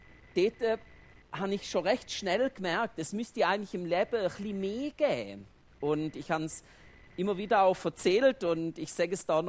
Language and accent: German; Switzerland; Weil bei uns in der Schweiz ist es ja nicht gerade so, dass Gemeinden wachsen.